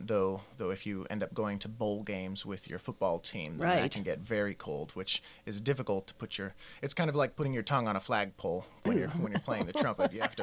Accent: Utah, United States; moved away; also born or lived in Idaho; I was born and raised largely in Utah, and for the previous 10 or so years, I was in Idaho and only moved to the Pacific Northwest about a year and a half ago.

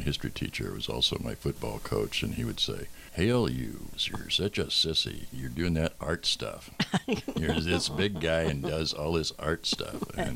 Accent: Quincy, Washington, United States; also born or lived in Ephrata / Enumclaw; No, not at all. I was born in Ephrata, Washington, and then lived in Quincy because Quincy didn't have a hospital. So I was born in Ephrata.

